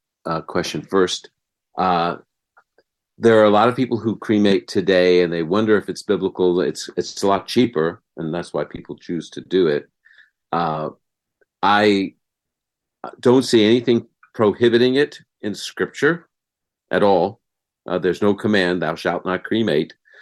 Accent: United States; born there; Well, I was born in America.

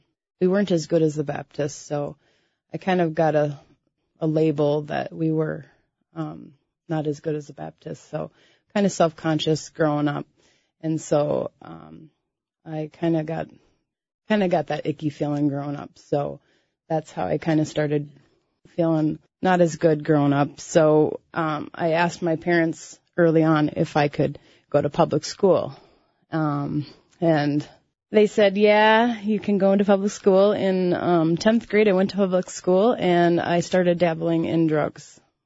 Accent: Minnesota, United States; I grew up in Minnesota here in a small town, out in the woods on a lake because I love the country. I'm 36.

